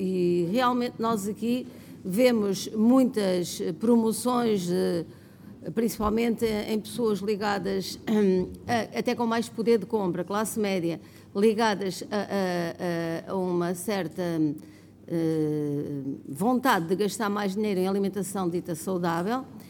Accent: Trás-os-Montes, Portugal; eu sou de Trás-os-Montes

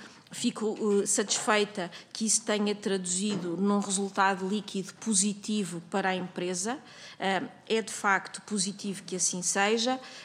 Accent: Portugal; como cidadã, como portuguesa

